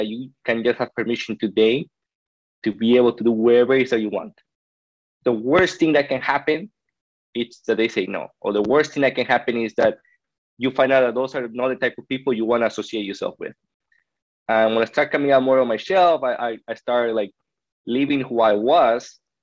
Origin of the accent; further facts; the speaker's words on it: Peru; So, you know, I grew up in Peru. I didn't grow up with much. It was just me and my grandfather and my grandma.